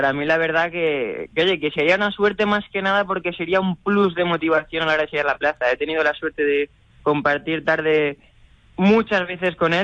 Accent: Valeria, Castilla-La Mancha, Spain; sin olvidarnos nunca de esas raíces manchegas, ¿no? De mi pueblo, de Valeria y de toda mi familia.

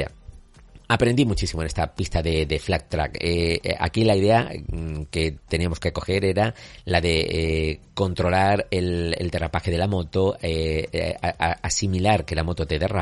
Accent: Andalusia, Spain; Como buen andaluz

